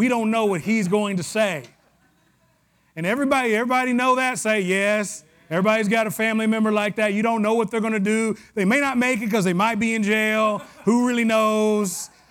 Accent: the South, United States; I know ain't's not proper, but, you know, I'm from the South, so a lot of things ain't right in the South.

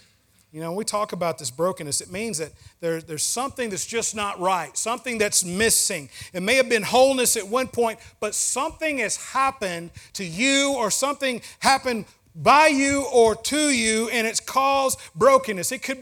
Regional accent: Tennessee, United States; I'm a Tennessean. I grew up in West Tennessee, very rural Tennessee.

